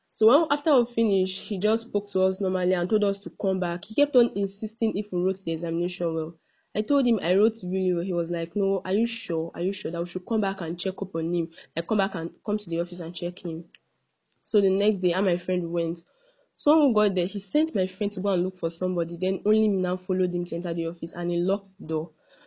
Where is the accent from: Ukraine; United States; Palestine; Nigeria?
Nigeria; Edo; He asked me where I'm from because I'm actually from Edo State.